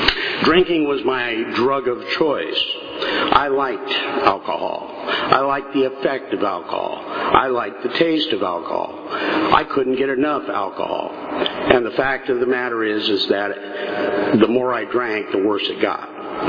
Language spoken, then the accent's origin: English; Montebello, California, United States; also born or lived in Pico Rivera / Downey; as I was growing up in the 50s, I grew up in Southern California. It was down by East Los Angeles. It was a place called Montebello and Pico Rivera, Downey, that area.